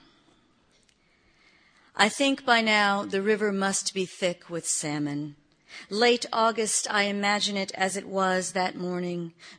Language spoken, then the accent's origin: English; Atlanta, Georgia, United States; growing up in Atlanta, Lester Maddox was still a popular figure